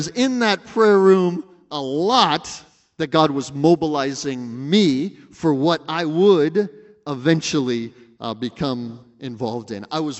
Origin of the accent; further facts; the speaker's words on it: Pasadena, California, United States; So I am not from Missouri. I'm one of those from California, forgive me. The best of us, of course, yes. So I'm from Pasadena.